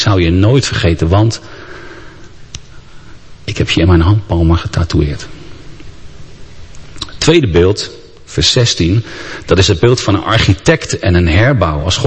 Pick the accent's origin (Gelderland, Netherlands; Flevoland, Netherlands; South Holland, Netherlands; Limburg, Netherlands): South Holland, Netherlands; Rotterdam; En dat zeg ik dan als Rotterdammer.